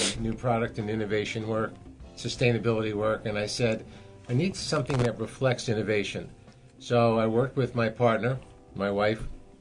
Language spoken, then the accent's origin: English; New York City, New York, United States; I am right here from the island of Manhattan. Oh, you're from the city? I was born in the city. I was raised in the city. I went to public school through grade 6.